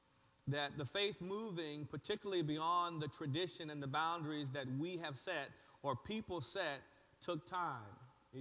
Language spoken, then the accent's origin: English; the South, United States; I'm from the South, so I guess.